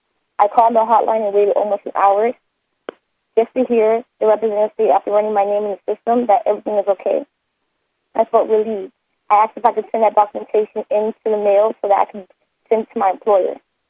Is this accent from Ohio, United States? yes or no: no; Florida, United States; I'm a U.S. citizen born and raised in Florida.